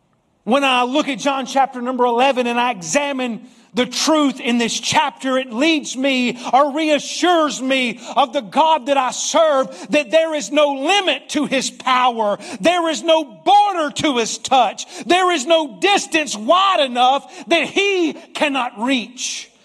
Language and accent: English; Southern United States, United States; accent: Southern; I've been laughed at 3 times in restaurants for my accent, and they said, "Man, you've got an accent." I said, "No, you've got an accent. I talk good Southern English right here."